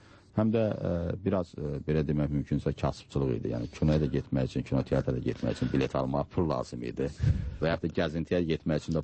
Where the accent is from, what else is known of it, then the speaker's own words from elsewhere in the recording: Guzdek, Fuzuli District, Azerbaijan; born there; Bəli, düzdür. Kənddə doğulmuşam.